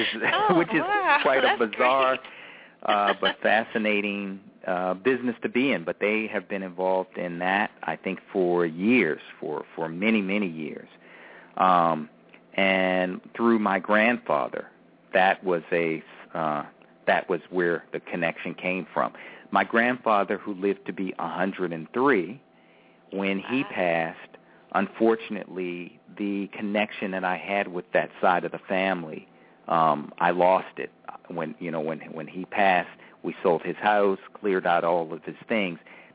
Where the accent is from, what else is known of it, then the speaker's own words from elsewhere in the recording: Baltimore, Maryland, United States; to see or to really talk about anything other than strict Catholicism was almost blasphemy where I grew up in Baltimore in some ways.